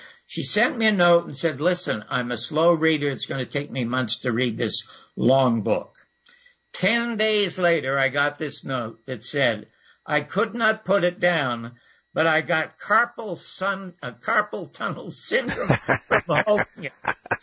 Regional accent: Toronto, Ontario, Canada; I came from a severely dysfunctional family in Toronto. I was born in the Salvation Army charity ward, an unwanted child

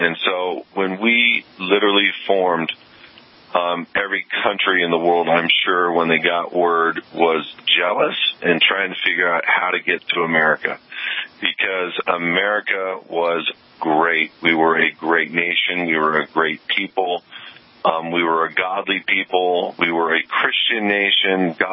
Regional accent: United States; I am an American.

